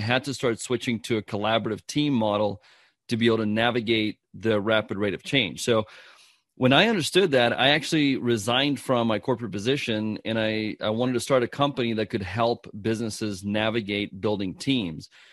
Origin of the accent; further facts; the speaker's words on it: South Africa; And I'm from South Africa.